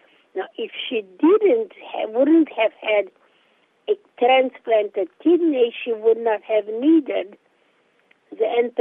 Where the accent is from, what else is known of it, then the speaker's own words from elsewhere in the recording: Tel Aviv, Tel Aviv District, Israel; moved away as an adult; now in Terre Haute, United States; So when I married him in 1960, I came from Tel Aviv to Terre Haute. And life, it was quite a jump.